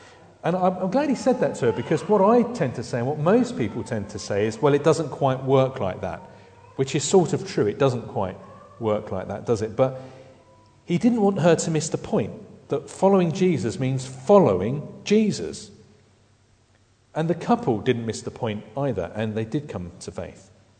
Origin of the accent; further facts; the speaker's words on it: South East England, United Kingdom; As a child, I was brought up in Sussex. My parents were from sort of Essex, East London, that sort of area.